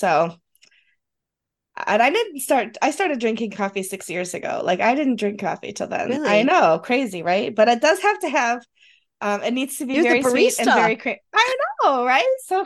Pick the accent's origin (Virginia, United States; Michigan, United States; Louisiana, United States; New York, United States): New York, United States; accent: Western New York; I know I have a Western New York accent. I don't have a Bronx or Long Island accent.